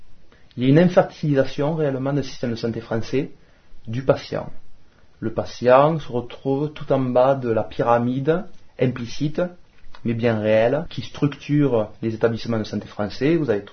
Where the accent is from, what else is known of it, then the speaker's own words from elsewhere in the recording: France; je suis français. Et donc, consciemment ou inconsciemment, j'étais élevé dans cette croyance dans la compétence des élites et des experts